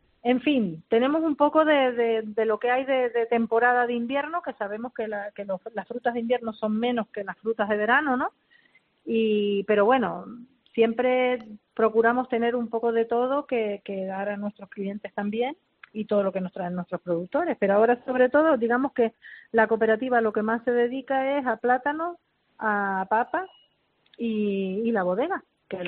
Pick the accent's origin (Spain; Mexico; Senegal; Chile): Spain; Canary Islands; los canarios y los que nos visitan o los que viven habitualmente como canarios aquí en las islas, tenemos que ser todos más egoístas